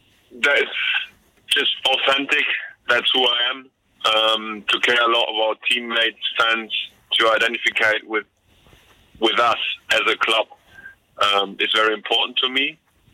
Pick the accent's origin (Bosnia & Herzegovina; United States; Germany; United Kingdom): Germany; Hannover, Lower Saxony; It is in my office, in my hometown.